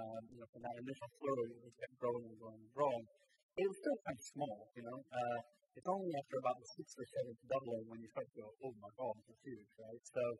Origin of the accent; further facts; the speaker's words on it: Alabama, United States; now in United Kingdom; My favorite example is I grew up in Alabama.